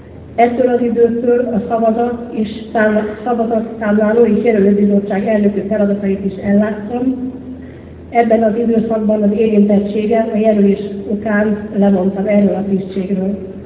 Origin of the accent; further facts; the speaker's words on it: Várpalota, Veszprém County, Hungary; Várpalotán születtem 1956. augusztusában, iskoláimat is itt végeztem el.